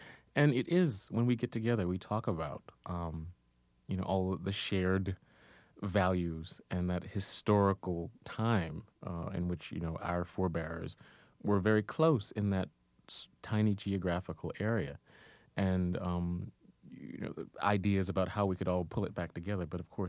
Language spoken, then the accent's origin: English; North Carolina, United States; you didn't see any writers when you were growing up in Duplin County.